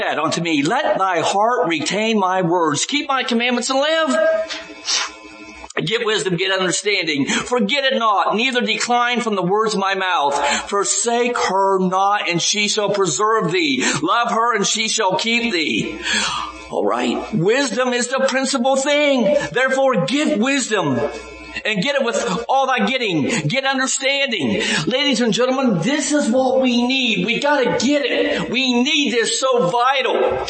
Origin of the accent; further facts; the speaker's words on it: Ohio, United States; also born or lived in Florida / Tennessee; Been in Florida for a while, Tennessee, but I'm from Ohio.